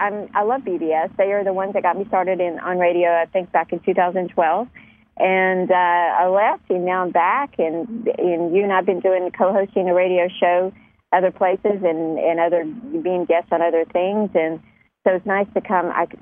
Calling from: Florida, United States; Yeah, and I'm calling in from Florida, and you're telling everybody where you're from, and we're co-hosting our show together.

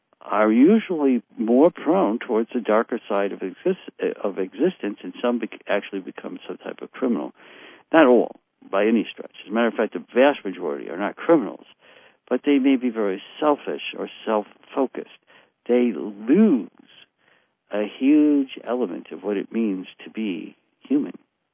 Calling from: United States; I'm speaking from the United States

